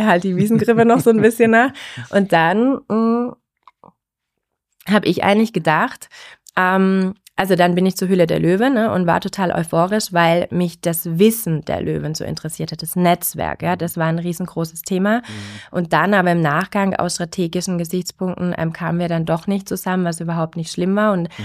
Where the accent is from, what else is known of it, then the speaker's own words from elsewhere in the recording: Gundelsheim, Baden-Württemberg, Germany; Genau, ursprünglich Heilbronn, ne? Also Heilbronn geboren und in Gundelsheim aufgewachsen, zur Schule gegangen.